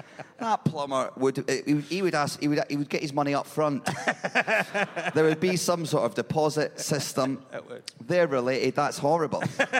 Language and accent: English; Edinburgh, Scotland, United Kingdom; I'm from Edinburgh, yeah.